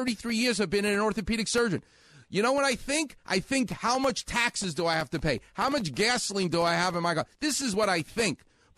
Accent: New York, United States; I'm Jewish and I'm from New York. We don't ride horses.

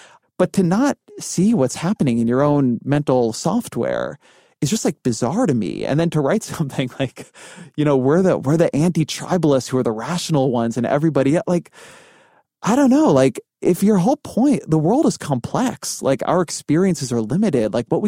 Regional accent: California, United States; I'm Jewish, I'm Californian, I like lived in Washington, D.C.

